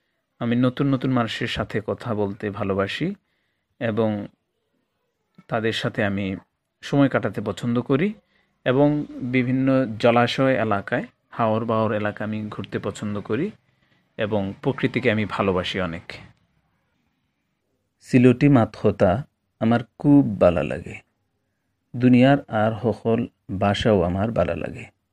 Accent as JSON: {"language": "English", "town": "Sunamganj", "region": "Sylhet Division", "country": "Bangladesh", "tie": "born or raised there", "said": "I'm from Sunamganj district of Silet division. I grew up in Sunamganj and studied up to SSC level there. Then I came to Silet"}